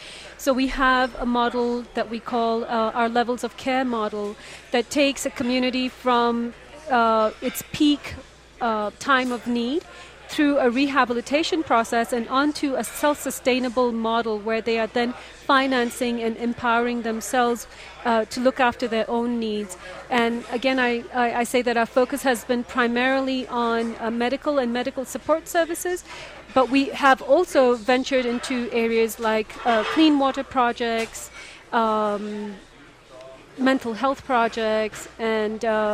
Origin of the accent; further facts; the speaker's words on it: Pakistan; I am Pakistani.